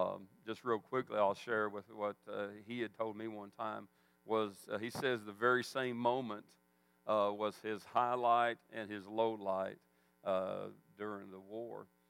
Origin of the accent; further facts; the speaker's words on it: United States; born there; I don't say that as making me superior because I was born in America.